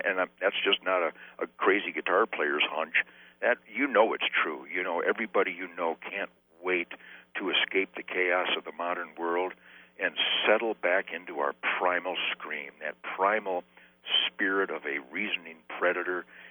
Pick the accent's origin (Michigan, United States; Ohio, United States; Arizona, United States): Michigan, United States; Detroit; born there; I was born in Detroit in 1948, and I was literally at a deer camp in 1949, Durand.